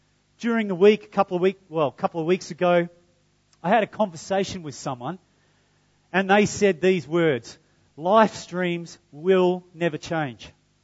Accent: Kewdale, Western Australia, Australia; I'm just an ordinary Aussie bloke. I grew up in Kewdale, and I failed TE English.

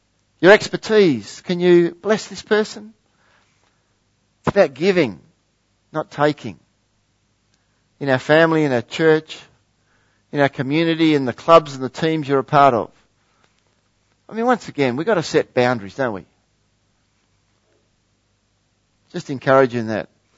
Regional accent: Harvey, Western Australia, Australia; I grew up in Harvey. First 15 years of my life in Harvey, and I was quite a mischievous little schwerp, you know. But we lived a little bit on the outskirts of the town.

